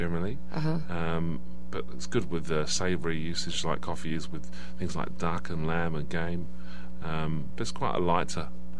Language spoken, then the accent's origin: English; London, United Kingdom; Yes, in London, and trained and worked in sort of London's best restaurants and hotels.